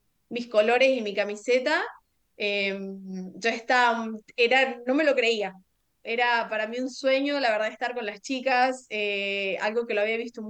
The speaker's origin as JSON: {"language": "Spanish", "country": "Argentina", "said": "Yo siendo argentina"}